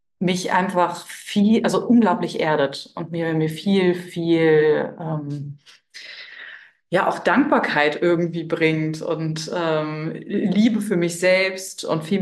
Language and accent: German; Hanover, Lower Saxony, Germany; ich komme aus der Region Hannover